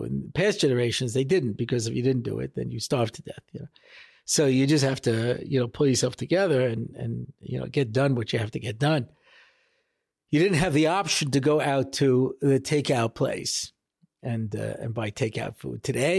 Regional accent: United States; You know, I grew up in America.

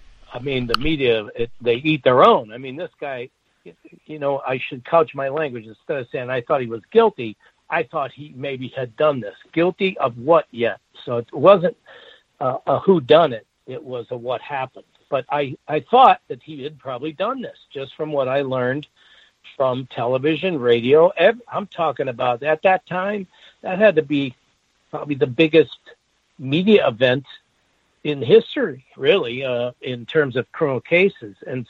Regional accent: Chicago, Illinois, United States; can you go to Chicago? I said, oh, my hometown, sure.

